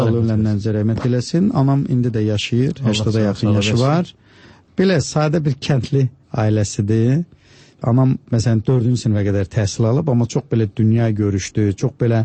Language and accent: Azerbaijani; Babaəli, Zangilan District, Azerbaijan; born there; mən o kənddə, bizim Zəngilanda doğulmuşam. Bizim kəndimiz Babaəli deyilən kənddir.